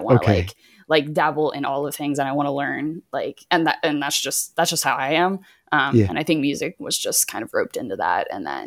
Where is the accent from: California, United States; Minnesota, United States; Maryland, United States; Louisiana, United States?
Louisiana, United States; Lafayette; now in Ponchatoula, United States; Like obviously born and raised in Lafayette. I live in Ponchatoula now, which is like 2 hours from Lafayette.